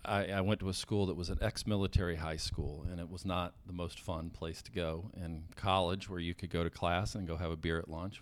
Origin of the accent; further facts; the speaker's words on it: Atlanta, Georgia, United States; also born or lived in San Francisco / Des Moines / Milwaukee / Cleveland; And we started when I was born in San Francisco and spent time in Des Moines and Milwaukee and Cleveland and Savannah, and finally settled down in Atlanta when I was in high school.